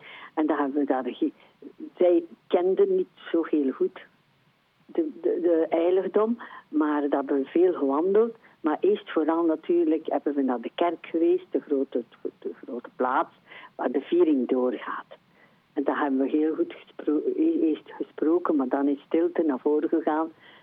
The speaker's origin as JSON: {"language": "Dutch", "town": "Ypres", "region": "West Flanders", "country": "Belgium", "said": "Maar ik ben van Ieper, van West-Vlaanderen, maar daar gingen wij nooit naar Banuur."}